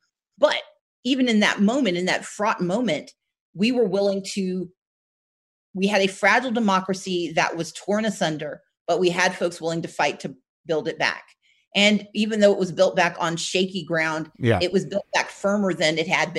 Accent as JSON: {"language": "English", "town": "Gulfport", "region": "Mississippi", "country": "United States", "tie": "born or raised there", "also_born_or_lived": "Wisconsin"}